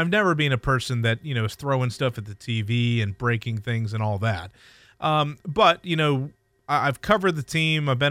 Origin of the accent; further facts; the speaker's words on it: Columbus, Ohio, United States; Saturday afternoon was rough for me because I being born and raised in Columbus